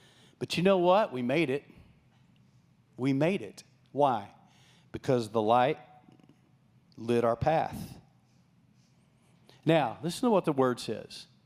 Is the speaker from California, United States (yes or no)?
no; Texas, United States; Remember, I was raised in West Texas. We had no water. We had stock tanks.